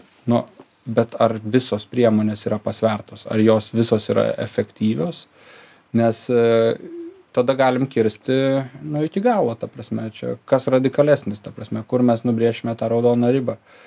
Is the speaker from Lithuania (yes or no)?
yes; Klaipėda, Klaipėda County, Lithuania; Kai aš nuvažiuoju kaip klaipėdietis į Klaipėdos paplūdimį